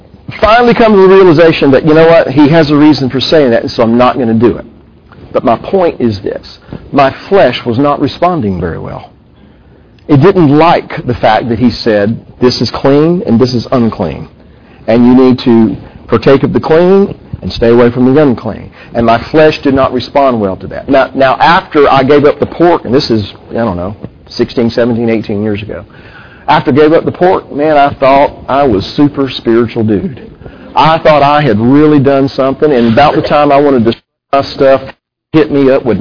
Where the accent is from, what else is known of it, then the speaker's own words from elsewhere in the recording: Georgia, United States; it should also be noted that I grew up in South Georgia.